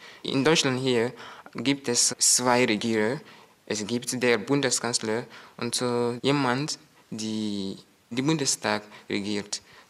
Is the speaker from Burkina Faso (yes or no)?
yes; Bobo-Dioulasso, Hauts-Bassins, Burkina Faso; German is a second language; 31. Oktober 1999 geboren. Ich komme aus Burkina Faso. Dort wohne ich in der wirtschaftlichen Stadt, die lautet Bodulasu.